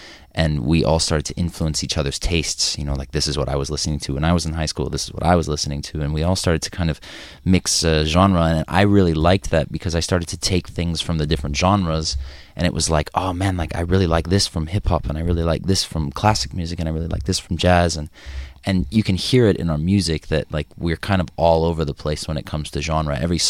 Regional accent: Chicago, Illinois, United States; moved away as an adult; also born or lived in New York City, United States; And then at 18, I went away to university and I moved from Chicago to New York City.

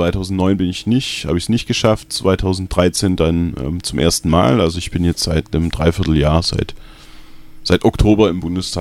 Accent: Tübingen, Baden-Württemberg, Germany; Tübingen geboren bin ich nicht, aber ich bin, seit ich anderthalb Jahre alt bin, in Tübingen aufgewachsen. Also würde ich schon sagen, dass ich Tübinger bin.

